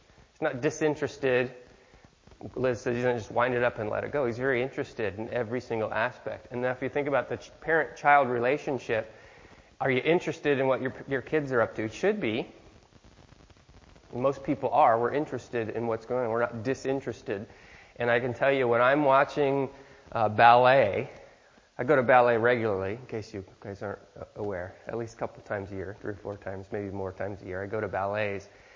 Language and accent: English; Detroit, Michigan, United States; I will protect them because I am from Detroit, south of 7 Mile, Metatol. So I'm tough